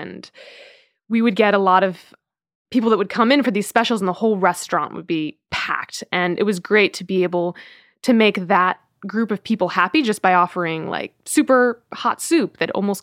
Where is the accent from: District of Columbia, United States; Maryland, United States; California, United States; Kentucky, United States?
Maryland, United States; Silver Spring; born there; also born or lived in Virginia / New Jersey / New York; So I was born in Silver Spring, Maryland, right outside of D.C., then moved to Northern Virginia, and then New Jersey, and then New York. Yeah, we moved around a lot.